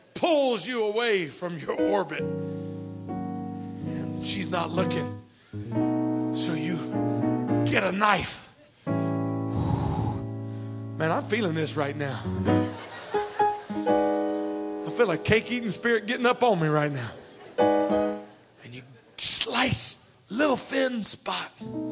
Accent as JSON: {"language": "English", "region": "Louisiana", "country": "United States", "said": "I'm from Louisiana. Everything needs gravy on it."}